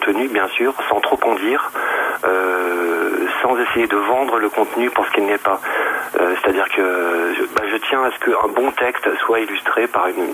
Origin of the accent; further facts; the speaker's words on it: Nouvelle-Aquitaine, France; Pierre, Franck et moi, on est natifs tous les trois du Limousin.